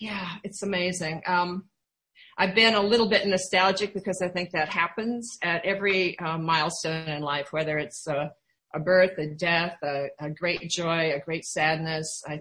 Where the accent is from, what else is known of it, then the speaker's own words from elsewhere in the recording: Iowa, United States; I grew up in Iowa, and it was my first resentment, and I couldn't wait to get out of there.